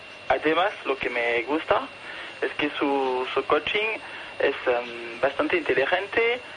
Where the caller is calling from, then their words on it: Paris, Île-de-France, France; de París.